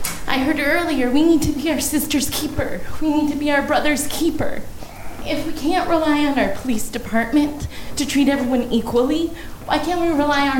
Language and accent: English; Janesville, Wisconsin, United States; I'm from South Central Wisconsin. Grew up in Janesville, Wisconsin, actually, which was a big hub for the KKK.